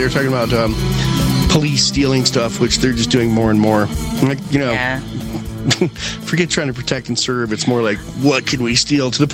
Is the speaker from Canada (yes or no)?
yes; Canada; I'm French Canadian, but not like your ex.